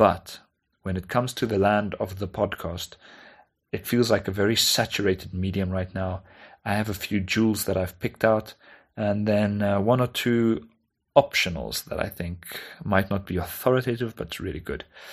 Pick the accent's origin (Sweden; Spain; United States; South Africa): South Africa; as a South African